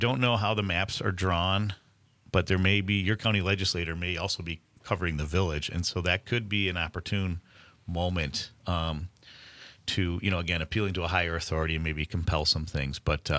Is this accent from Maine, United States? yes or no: no; Buffalo, New York, United States; But it actually works out in my hometown, because on June 22nd, hockey legend Rene Robert of the fabled French Connection of the Buffalo Sabres